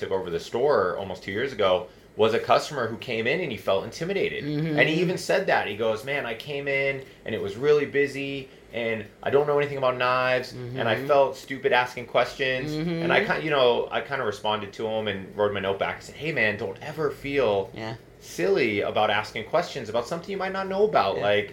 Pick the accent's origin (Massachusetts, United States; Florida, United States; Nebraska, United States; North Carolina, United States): Massachusetts, United States; I was like, Nancy, I used to live in Plymouth. Like, I grew up in Massachusetts and used to live in Plymouth.